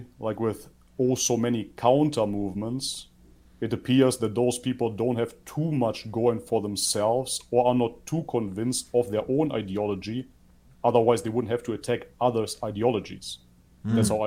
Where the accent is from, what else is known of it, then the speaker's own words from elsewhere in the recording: Germany; yes, my parents are from Macedonia. I grew up in Germany.